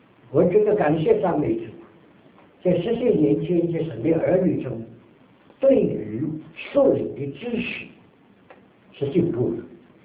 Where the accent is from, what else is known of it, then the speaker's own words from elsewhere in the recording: China; now in United States; 虽然我是从中国来的，但是我感谢主，当我一到美国的时候是1952年的时候，我一生的大部分时间都是在美国